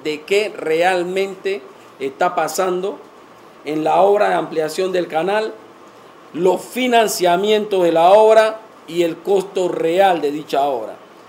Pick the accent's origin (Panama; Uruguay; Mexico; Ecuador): Panama; Y como panameños que somos, exigimos transparencia